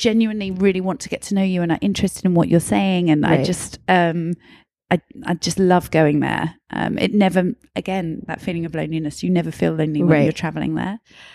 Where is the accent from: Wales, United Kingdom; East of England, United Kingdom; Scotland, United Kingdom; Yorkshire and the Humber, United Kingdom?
East of England, United Kingdom; Peterborough; also born or lived in Newcastle; now in London, United Kingdom; I'm from the UK, but I'm not from London. I'm from a place called Peterborough, which is kind of north of London, about an hour and a half outside of London. And before I moved to London, I used to live in Newcastle, which is right up north. My mum's Irish and my dad's Scottish, so I'm kind of a Celt